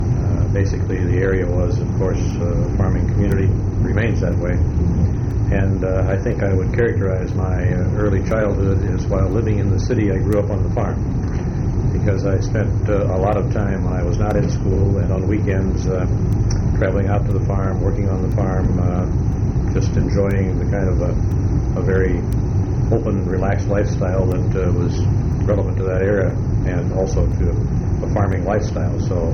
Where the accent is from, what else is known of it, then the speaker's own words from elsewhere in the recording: Bettendorf, Iowa, United States; born there; I was born in Bettendorf, Iowa, which is adjacent to a better-known city, Davenport, Iowa, and part of the now Quinn Cities area along the Mississippi River.